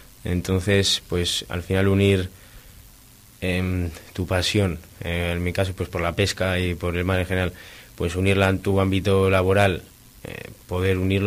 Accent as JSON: {"language": "Spanish", "town": "Bilbao", "region": "Basque Country", "country": "Spain", "tie": "born there", "lives_now": "Laredo, Spain", "said": "Yo soy nacido en Bilbao, pero llevo viviendo aquí en Laredo varios años."}